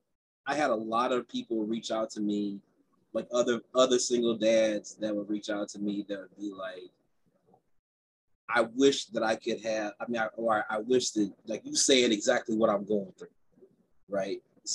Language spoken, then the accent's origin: English; Gary, Indiana, United States; I grew up in Gary, Indiana, which is next to Chicago.